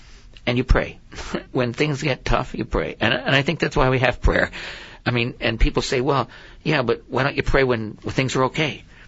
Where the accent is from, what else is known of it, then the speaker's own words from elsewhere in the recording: Regina, Saskatchewan, Canada; born there; I was born in Regina